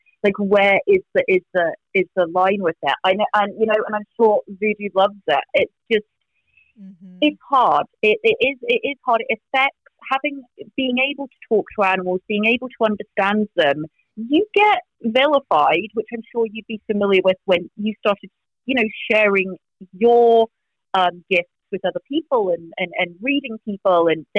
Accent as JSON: {"language": "English", "region": "England", "country": "United Kingdom", "said": "But you know what? I'm English, so I'm fine with that."}